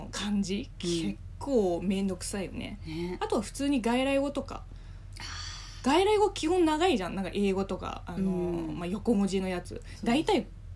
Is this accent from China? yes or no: yes; China; この番組は中国生まれ中国育ちの … がリスナーさんの質問に答えていく